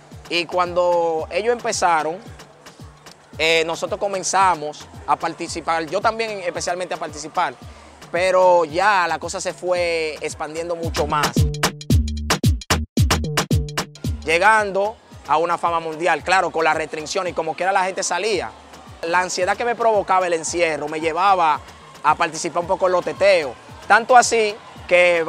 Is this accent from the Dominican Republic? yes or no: yes; Capotillo, Distrito Nacional, Dominican Republic; born there; nací aquí en Capotillo, actualmente vivo en Capotillo.